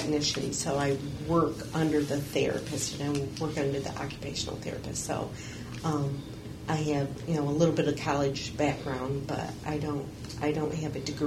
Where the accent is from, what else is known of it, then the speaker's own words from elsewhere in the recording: Lansing, Michigan, United States; My parents just recently moved away from that area, so we grew up in Lansing and always.